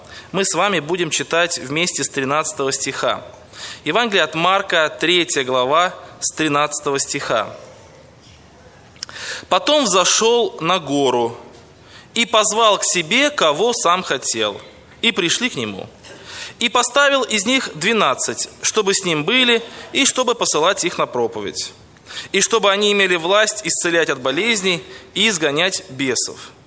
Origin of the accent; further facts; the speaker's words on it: Krasnodar Krai, Russia; я из Краснодарского края, из России.